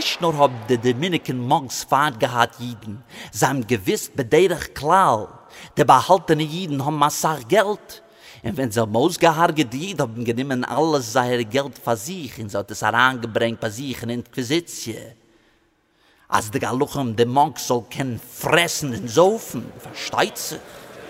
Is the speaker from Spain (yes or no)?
yes; Spain; born there; German is a second language; moved away as an adult; Das ist gewesen mein Geburtsland. Ich habe so lieb gehabt, Spanien.